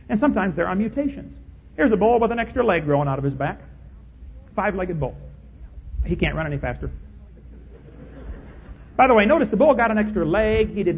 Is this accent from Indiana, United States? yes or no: no; Illinois, United States; I come from Illinois, corn country.